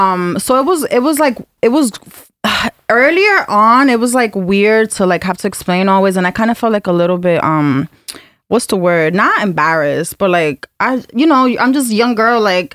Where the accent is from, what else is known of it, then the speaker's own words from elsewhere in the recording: New York City, New York, United States; because I was raised, so I'm from Dyckman, which is like near Washington Heights area, right. New York, right?